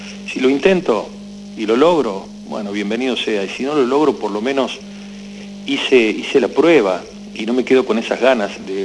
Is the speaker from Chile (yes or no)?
no; Córdoba, Argentina; moved away as an adult; now in Buenos Aires, Argentina; fue el año 2006 que me convocó Alberto Badía para su programa Badía en Concierto, que me vine de Córdoba a Buenos Aires